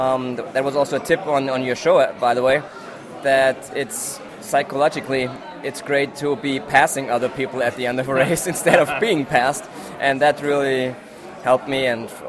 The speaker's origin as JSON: {"language": "English", "town": "Munich", "region": "Bavaria", "country": "Germany", "also_born_or_lived": "Regensburg", "second_language": "English", "said": "I'm from Munich, but I was born in Regensburg, which is about an hour north of Munich. Former Roman castle, very beautiful town."}